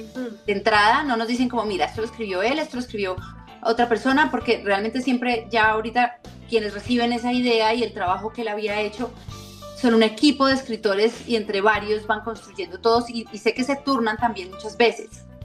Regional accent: Colombia; no solamente para nosotros como colombianos

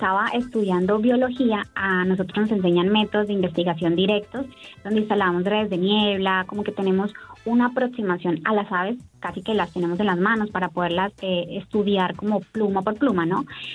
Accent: Caquetá, Colombia; Yo soy de Caquetá, del sur de la Amazonía colombiana.

